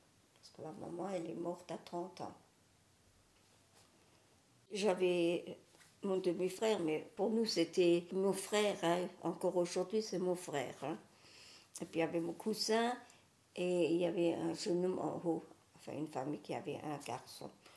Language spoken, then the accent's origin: French; Schiltigheim, Grand Est, France; also born or lived in Strasbourg; suis née en 32. Je suis née à Strasbourg. J'ai vécu mon enfance à Schildesheim.